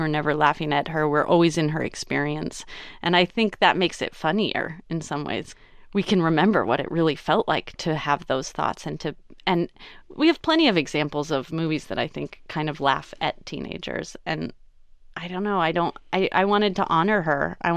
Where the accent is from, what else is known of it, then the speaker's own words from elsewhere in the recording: Berkeley, California, United States; also born or lived in Alameda; Well, I grew up in the Bay Area. I grew up in the East Bay, in Berkeley and Alameda